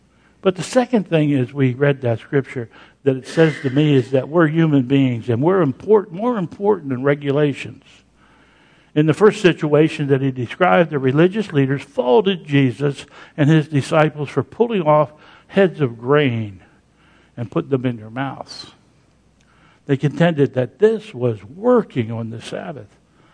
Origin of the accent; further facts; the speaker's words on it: Pennsylvania, United States; I grew up in Pennsylvania, and some of you down here, did you have blue laws in the South?